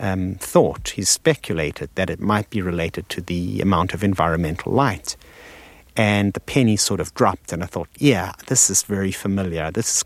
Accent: South Africa; moved away as an adult; now in New York City, United States; I come from South Africa, where the seasons are very mild and blend easily one into the other. And I came to New York City to do my psychiatric residency, and that was the summer of 76

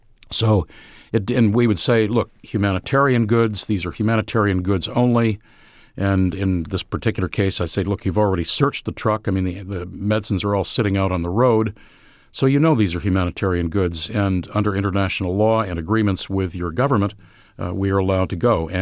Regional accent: United States; accent: American; because of my American accent.

